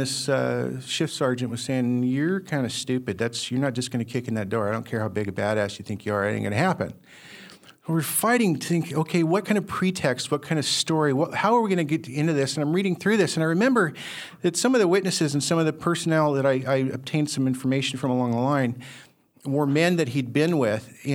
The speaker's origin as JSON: {"language": "English", "region": "Scotland", "country": "United Kingdom", "said": "And so, you know, me being the Scottish dumbass, I spent 17 years."}